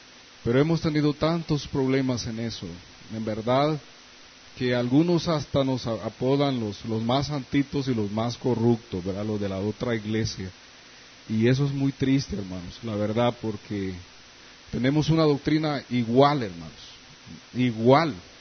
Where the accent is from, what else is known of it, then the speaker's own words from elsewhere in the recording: Campamento, Olancho, Honduras; en Olancho, en campamento en mi pueblo